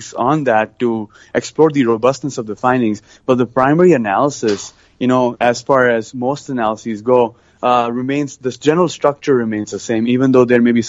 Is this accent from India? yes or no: yes; India; I grew up in India and I did my medical school in India.